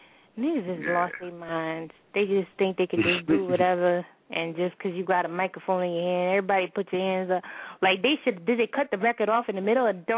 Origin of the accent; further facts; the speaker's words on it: Texas, United States; Rest in peace, everybody, because I'm from Texas.